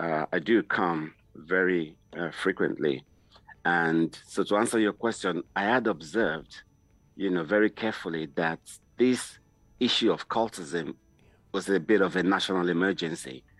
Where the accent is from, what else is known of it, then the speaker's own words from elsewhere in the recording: Abeokuta, Ogun, Nigeria; So growing up in Abeokuta, I always wanted to just make something of myself